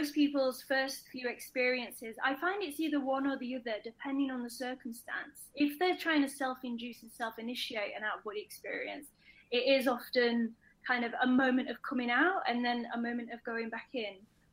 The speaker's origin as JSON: {"language": "English", "region": "Yorkshire and the Humber", "country": "United Kingdom", "said": "I'm from Yorkshire. So for people in America, Yorkshire's it's a northern place in England."}